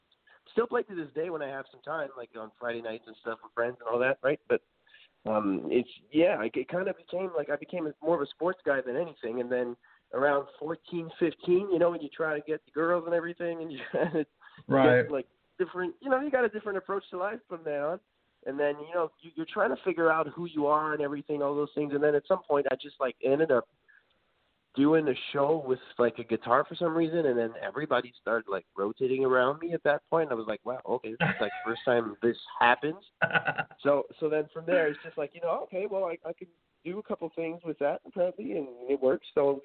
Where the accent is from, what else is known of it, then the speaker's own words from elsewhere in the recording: Canada; I figured, like, I'm Canadian